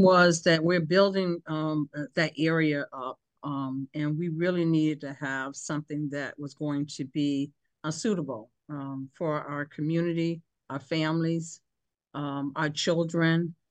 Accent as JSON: {"language": "English", "town": "New Haven", "region": "Connecticut", "country": "United States", "tie": "born or raised there", "said": "I mean, I grew up in New Hallville, you know, that's all I know is New Hallville."}